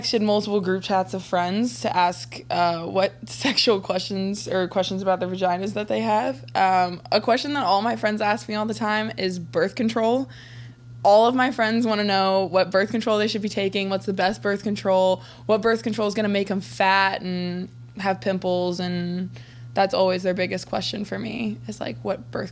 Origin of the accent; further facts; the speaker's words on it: Winchester, Virginia, United States; I'm a Virginia Tech grad. I'm from Winchester, Virginia.